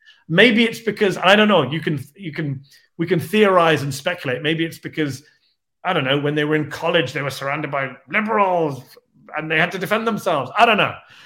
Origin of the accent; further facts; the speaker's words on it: United Kingdom; I'm British